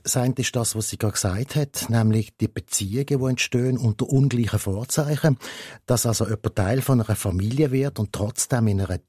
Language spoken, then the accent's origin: German; Slovakia; now in Austria; Aber als Slowakin in Österreich wird man halt immer wieder mit dem Thema konfrontiert.